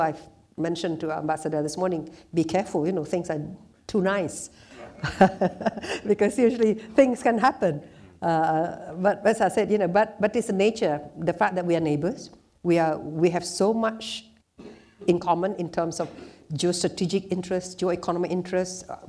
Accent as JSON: {"language": "English", "region": "England", "country": "United Kingdom", "tie": "born or raised there", "said": "I grew up in England."}